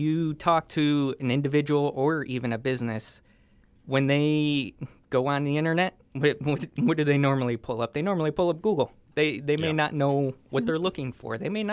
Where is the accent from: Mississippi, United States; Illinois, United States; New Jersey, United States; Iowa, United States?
Illinois, United States; Joliet; I was born and raised in Joliet.